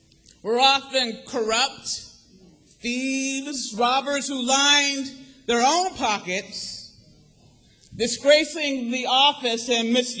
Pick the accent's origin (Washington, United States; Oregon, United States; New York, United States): New York, United States; New York City; As a bio described, you know that I'm from New York City.